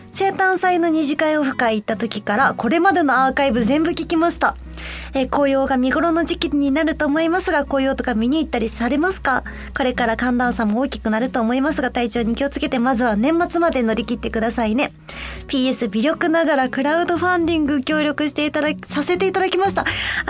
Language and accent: Japanese; Osaka, Japan; accent: Kansai dialect; 私、もともと大阪出身なんで、普段、関西弁で話してることが多いんですけど